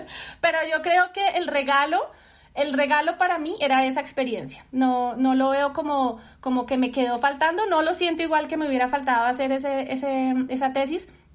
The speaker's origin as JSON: {"language": "Spanish", "region": "Valle del Cauca", "country": "Colombia", "tie": "born or raised there", "also_born_or_lived": "Bogotá", "said": "nací en Bogotá es una ciudad que está a 2600 metros sobre el nivel del mar, o sea que nací en la propia montaña. Y gracias a mi papá y a donde viví, en el lugar donde viví, porque luego me fui a vivir al Valle del Cauca"}